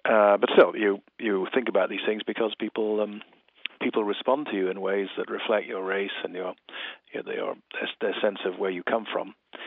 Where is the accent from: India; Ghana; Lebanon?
Ghana; also born or lived in London; I was born in London, grew up in Ghana. I'm an American citizen now